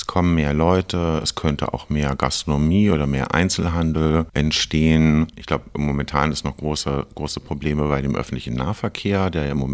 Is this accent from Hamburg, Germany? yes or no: yes; Hamburg, Germany; Für mich als Hamburger